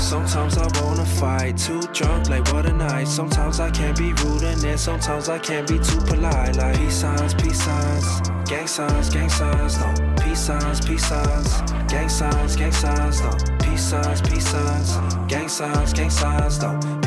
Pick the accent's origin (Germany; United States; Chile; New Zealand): New Zealand; Avondale, Auckland; So I'm from originally from Avondale, and we're right here in the heart of Tutarangi.